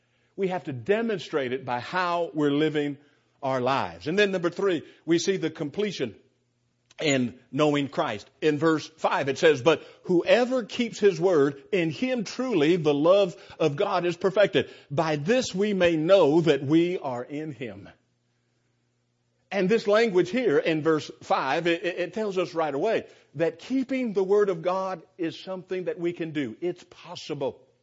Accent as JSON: {"language": "English", "town": "Santa Monica", "region": "California", "country": "United States", "tie": "born or raised there", "said": "most of you know I'm a Californian. People in California don't make a big deal out of movie stars because you see them all the time. Santa Monica is where I grew up, and I saw movie stars all the time."}